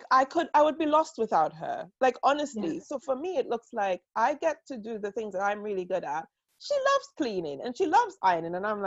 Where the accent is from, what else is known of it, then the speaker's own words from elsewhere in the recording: Trinidad & Tobago; My family, you know, I grew up in Trinidad.